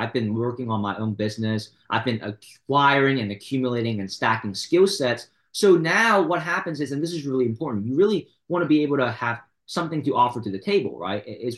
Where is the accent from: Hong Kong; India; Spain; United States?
Hong Kong; I'm from Hong Kong, City of International Commerce.